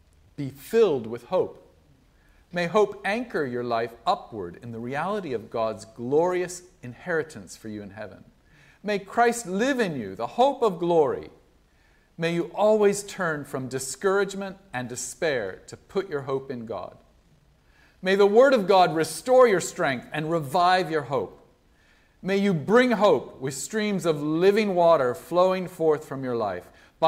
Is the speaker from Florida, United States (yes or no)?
yes; Florida, United States; But now I was back home in where I grew up. I grew up in Florida